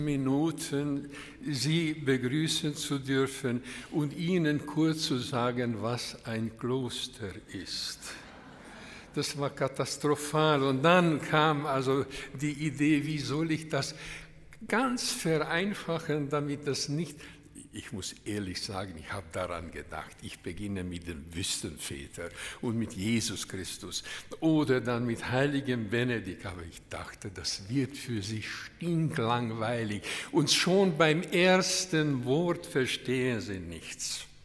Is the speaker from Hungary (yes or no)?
yes; Hungary; German is a second language; moved away; Also ich komme, wie Sie wissen, aus Ungarn und Ungarn war bis vor kurzem versperrt, also hinter dem eisernen Vorhang.